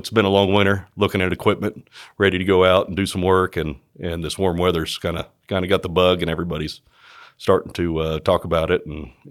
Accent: Kansas, United States; So on the business side, probably like most young boys growing up in Reno County, kind of the first business that we all had was mowing yards.

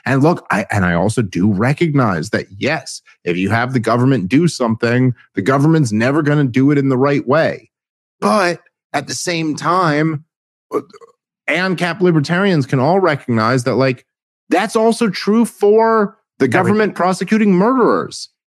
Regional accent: New York City, New York, United States; I grew up in New York City.

